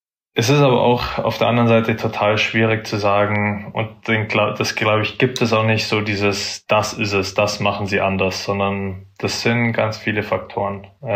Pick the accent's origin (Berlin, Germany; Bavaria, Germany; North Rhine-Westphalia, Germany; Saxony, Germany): Bavaria, Germany; Munich; Ich bin aus München, bin München City aufgewachsen, also in Schwabing.